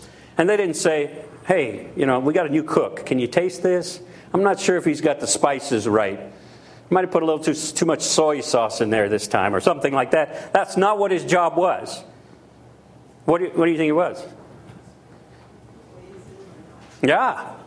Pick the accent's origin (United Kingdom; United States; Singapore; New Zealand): United States; Louisiana; first language French; I'm French-American. I've never been to France. I was born speaking French. I'm from Southwest Louisiana. So when I was young, I called myself a French American.